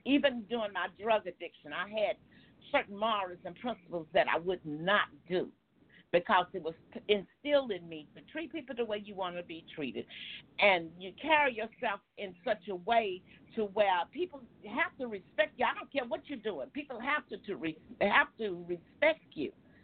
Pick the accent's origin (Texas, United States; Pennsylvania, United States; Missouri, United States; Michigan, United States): Texas, United States; Houston; Okay, I grew up in Houston, Texas.